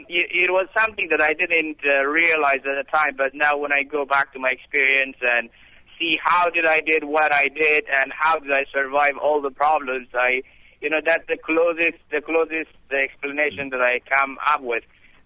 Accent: Kabul, Afghanistan; I was growing up in Kabul City, Afghanistan.

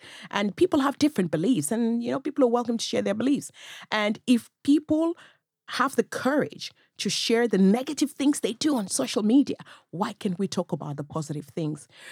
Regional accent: Nigeria; now in Navan, Ireland; I am a Navan woman. I'm originally from Nigeria.

